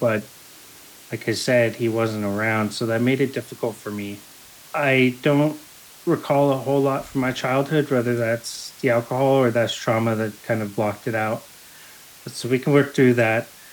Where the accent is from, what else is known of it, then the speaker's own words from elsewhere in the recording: Hillsboro, United States; I grew up in Hillsboro when I was a child.